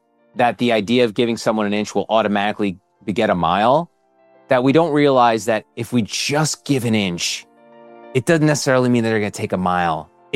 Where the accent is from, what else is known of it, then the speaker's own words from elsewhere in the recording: New Jersey, United States; growing up in New Jersey with zero connections to Hollywood or show business or media in general, I just did what I could do. So what I started was I went to a state college in New Jersey called William Patterson.